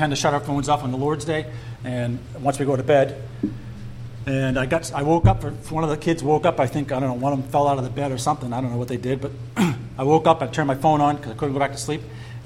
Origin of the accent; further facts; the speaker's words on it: Stowe, Vermont, United States; Bob Brownell, found out that I was from Stowe